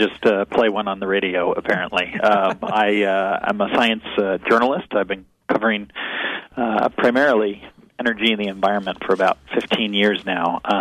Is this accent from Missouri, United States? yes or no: yes; Missouri, United States; So, for example, I grew up in Missouri, which is part of Tornado Alley, mm-hmm.